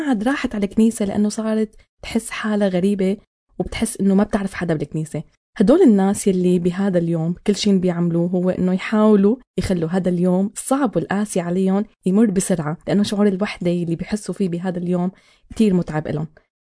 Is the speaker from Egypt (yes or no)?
no; Syria; فبواقعنا كسوريين أكيد في تعب، في ألم، في فقدان وضغط يومي